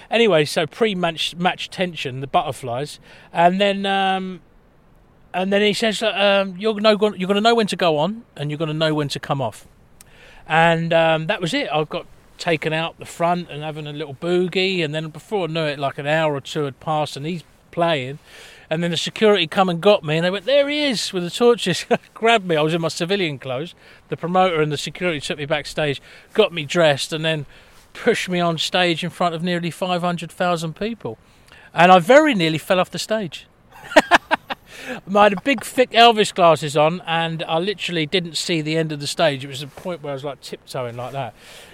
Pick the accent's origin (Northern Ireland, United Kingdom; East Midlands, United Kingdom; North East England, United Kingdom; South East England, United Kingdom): South East England, United Kingdom; Brighton; also born or lived in London / Barcelona / Dubai; So then I ended up, you know, living in London, Brighton, my hometown again, ended up in Barcelona, and then ended up in Dubai, of all places, selling property.